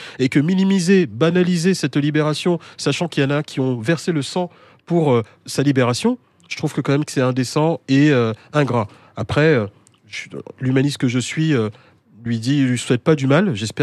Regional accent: Mali; très content que vous aimez notre pays, mon pays d'origine qui est le Mali

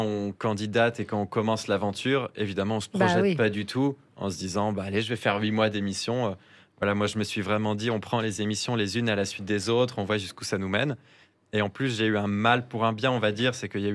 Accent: Toulouse, Occitanie, France; En fait, alors, je suis originaire de Toulouse.

